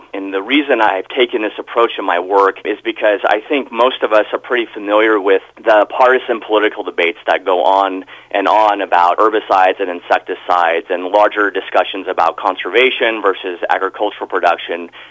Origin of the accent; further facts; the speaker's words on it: Oregon, United States; I was born in Oregon and grew up in the southern part of the state, and usually people who love agricultural history sort of grew up on farms.